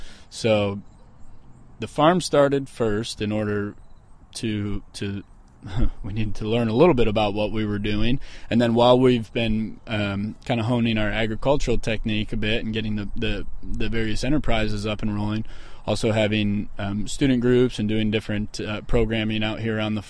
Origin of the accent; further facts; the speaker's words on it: Michigan, United States; Her family's from Indianapolis, and I'm originally from Michigan, so we compromised.